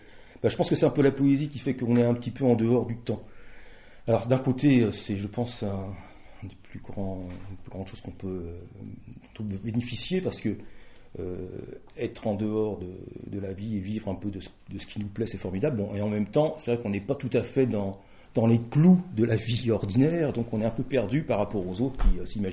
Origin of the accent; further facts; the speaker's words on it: Drancy, Île-de-France, France; also born or lived in Paris; je suis né à Paris, à Belleville, qui a beaucoup changé d'ailleurs depuis que je n'y suis plus. Et ensuite, je suis parti donc vers l'âge de 10 ans à Drancy.